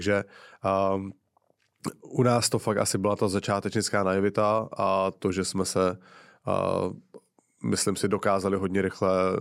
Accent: Plzeň, Plzeň Region, Czechia; tak už jsem tenkrát měl myšlenku, že zkusím něco otevřít v Plzni, odkud pocházím

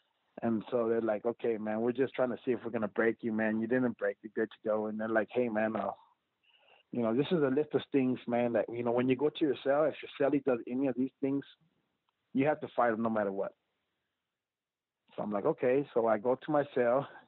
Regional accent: El Paso, Texas, United States; And I told them, you know, I'm from El Paso.

